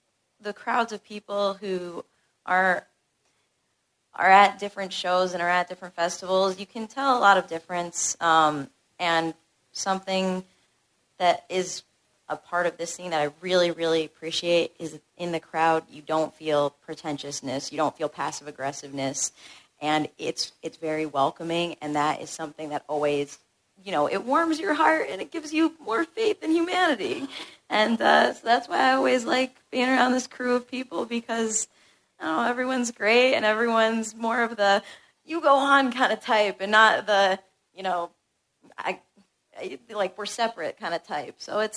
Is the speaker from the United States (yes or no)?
yes; Rhode Island, United States; from Rhode Island.